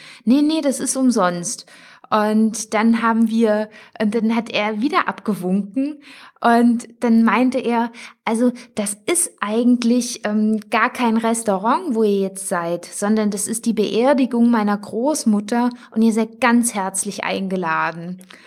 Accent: Thuringia, Germany; wir kommen aus Thüringen

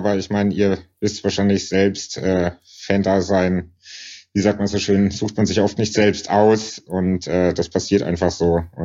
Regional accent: Karlsruhe, Baden-Württemberg, Germany; born or raised there; now in Berlin, Germany

